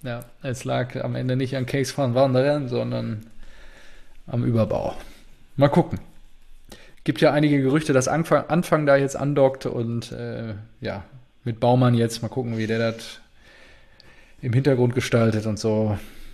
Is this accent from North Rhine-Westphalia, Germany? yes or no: yes; North Rhine-Westphalia, Germany; Also bin ich für die Sympathie hier zu der Region, in der ich hier leben darf oder... zu meiner westfälischen Heimat, auch Ostwestfalen, ne?